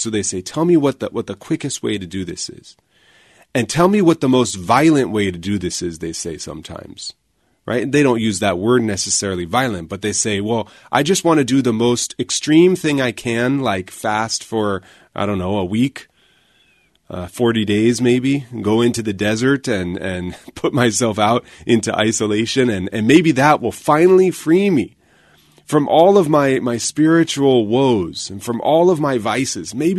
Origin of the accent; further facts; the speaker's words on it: United States; not only because I'm an American.